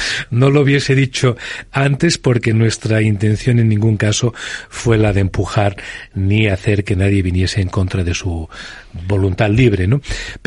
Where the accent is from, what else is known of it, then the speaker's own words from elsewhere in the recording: Terrassa, Catalonia, Spain; yo soy de Tarrasa